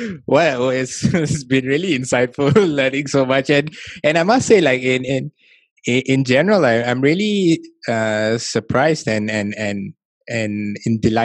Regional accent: Singapore; Well, as a Singaporean, that's very comforting to hear.

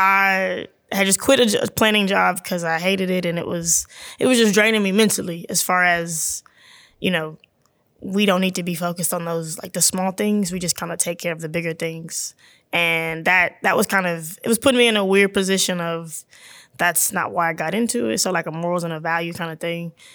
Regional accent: Texas, United States; I'm always very transparent that I'm not from South Dallas. I'm from a suburb 20 minutes away.

